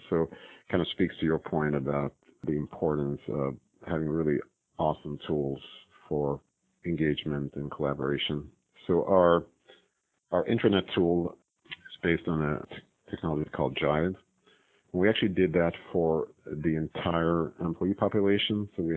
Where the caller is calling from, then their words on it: Kirkland, Washington, United States; I'm calling from Kirkland, Washington right now. We're just outside Seattle.